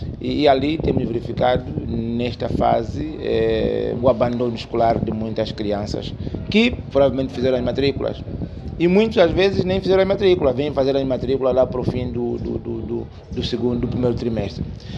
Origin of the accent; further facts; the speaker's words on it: Angola; como angolano